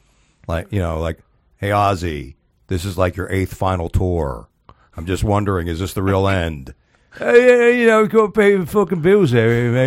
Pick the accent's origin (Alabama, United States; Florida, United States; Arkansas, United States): Florida, United States; I'm from Florida, so you know, it's not like I don't really have any favorite base football teams.